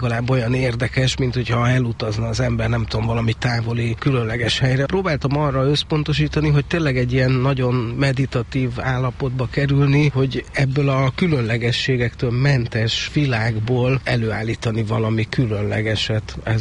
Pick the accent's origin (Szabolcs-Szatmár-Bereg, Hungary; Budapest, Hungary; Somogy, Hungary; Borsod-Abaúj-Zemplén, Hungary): Budapest, Hungary; én egy nagyon pici, barátságos lakótelepen nőttem föl